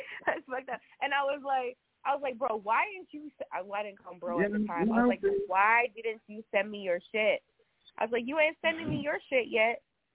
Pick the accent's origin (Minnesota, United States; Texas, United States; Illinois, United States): Minnesota, United States; now in Ohio, United States; Because I'm from Minnesota, right? And I moved out to Ohio, bro.